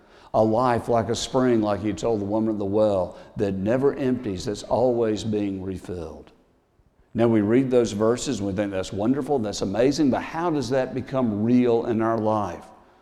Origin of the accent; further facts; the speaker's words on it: the South, United States; I'm from the South, she's from the North.